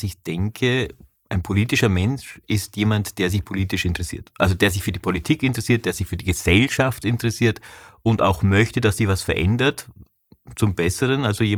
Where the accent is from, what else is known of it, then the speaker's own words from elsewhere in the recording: Vorarlberg, Austria; ich komme aus Vorarlberg und mein Papa ist ja Bregenzer